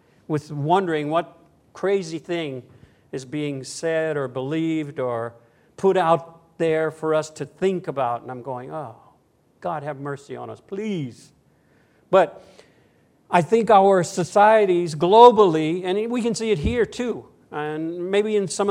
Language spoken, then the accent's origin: English; United States; now in abroad; I'm an American, probably all know that. As I watch this year's American presidential election cycle from a distance, the other side of the world